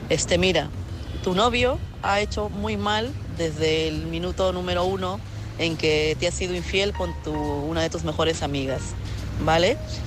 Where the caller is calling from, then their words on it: Madrid, Community of Madrid, Spain; de Madrid.